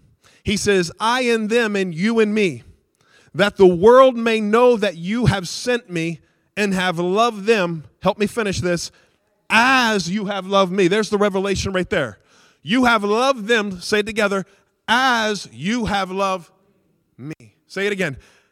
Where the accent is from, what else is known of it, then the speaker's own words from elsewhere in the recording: United States; Not because I'm white, not because I'm an American.